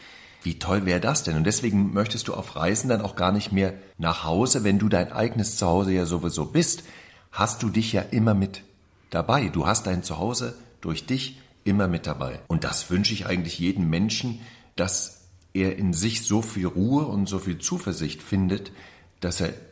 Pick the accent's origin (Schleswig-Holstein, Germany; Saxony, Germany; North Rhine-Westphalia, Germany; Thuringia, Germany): Saxony, Germany; Reichenbach; also born or lived in Dresden; Habe ich nur in meiner Geburtsstadt Dresden, obwohl ich da ganz kurz nur gelebt habe, und dann in Reichenbach. Ich bin dann so 7 Jahre in Reichenbach groß geworden, bei meinen Großeltern meistens.